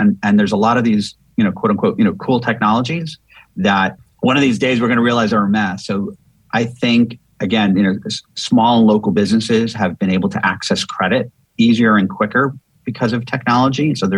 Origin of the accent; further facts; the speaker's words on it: Miami, Florida, United States; And so for the first time, at least in my lifetime, and I'm born and raised in Miami